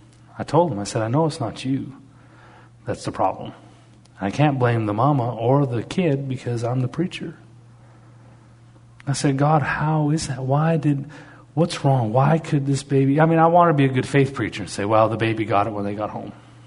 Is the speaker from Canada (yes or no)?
yes; Canada; And I'm Canadian. Canadians drive, hey, you're in my space, back off.